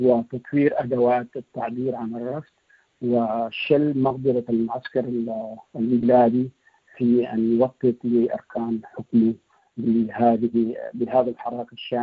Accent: Sudan; هذا جهد يعني أن نكون متواضعين أمامه كلنا كسودانيين

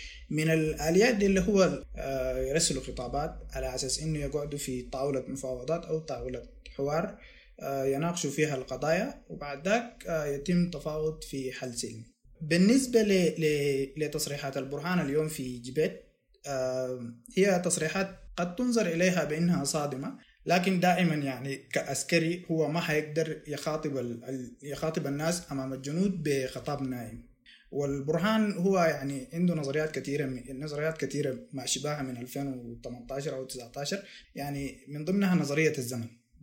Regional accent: Sudan; نحن كشعب سوداني، كمواطنين سودانيين من كل ربع البلاد،

